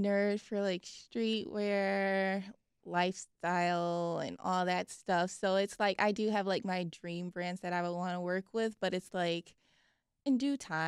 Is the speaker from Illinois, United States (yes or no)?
yes; Chicago, Illinois, United States; as like a Chicagoan, he's someone that creatives, I feel like all young creatives have looked up to at some point.